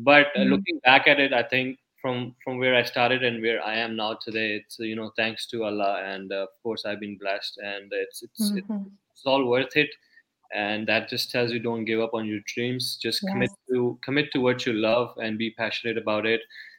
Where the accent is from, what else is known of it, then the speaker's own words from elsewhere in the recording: Pakistan; now in United States; When I was moving from Pakistan here with family, you know, I pretty much gave up on cricket.